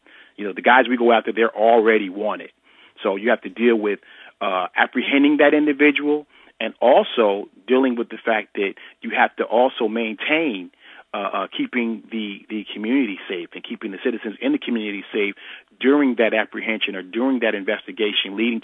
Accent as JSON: {"language": "English", "town": "Newark", "region": "New Jersey", "country": "United States", "tie": "born or raised there", "said": "You know, I'm born and raised in Newark. I went to several high schools in Newark."}